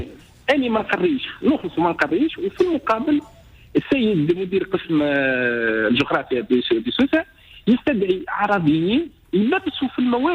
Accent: Sousse, Sousse Governorate, Tunisia; وأني من سوسة

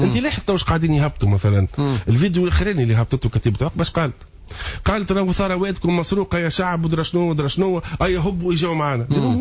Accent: Tunisia; ما تعرف نحن عندنا في تونس لو فما قيم باهي في تونس يقول لك يا خويا فك عليه

